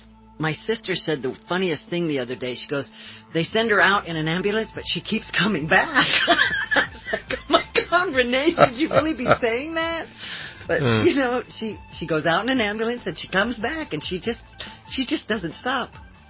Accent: Ohio, United States; Growing up in Ohio, my parents would allow us to go outside and play in the snow

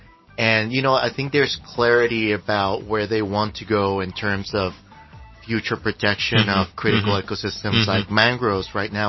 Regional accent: Costa Rica; in my country, I come from Costa Rica

